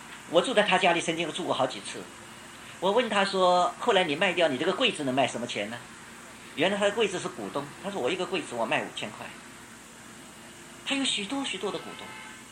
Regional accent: Shanghai, China; 我们上海人的肩比较嫩的，没有挑惯了

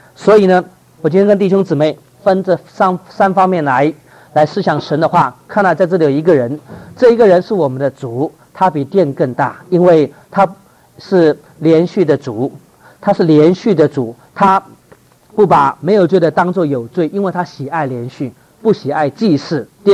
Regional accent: Taiwan; born there; 我是湖北人，但台湾生的啦，啊，台湾生的

